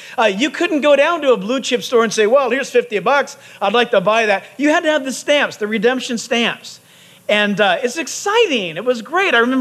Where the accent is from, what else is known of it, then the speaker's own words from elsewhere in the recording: San Diego, California, United States; also born or lived in Orange County; growing up in San Diego and then in Orange County